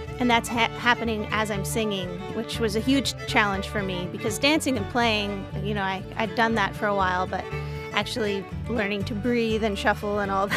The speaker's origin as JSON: {"language": "English", "region": "Ontario", "country": "Canada", "tie": "born or raised there", "said": "I grew up in the Ottawa Valley, and my parents are both huge fans of the local traditional music scene."}